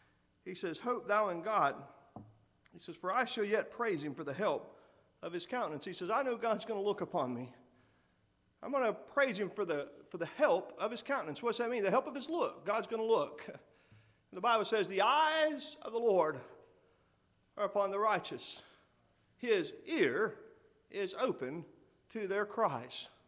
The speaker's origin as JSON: {"language": "English", "region": "Texas", "country": "United States", "said": "I don't know if it's because I'm a Texan or what it is"}